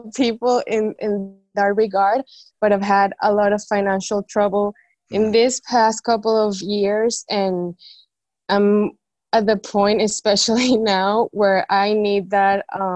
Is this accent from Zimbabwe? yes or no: no; Venezuela; now in Dominican Republic; I'm in the Dominican Republic, but I'm from Venezuela.